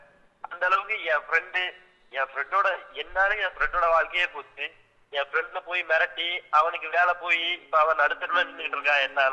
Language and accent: Tamil; Tamil Nadu, India; born there; இந்த இந்தியாவில் குறிப்பாக இந்த தமிழ்நாட்டில் ஜாதி ஆதிக்கம் உள்ள இந்த தமிழ்நாட்டுல ஏண்டா பிறந்ததுன்னு ஒவ்வொரு நொடியும் நான் யோசிச்சுட்டு இருக்கேன்.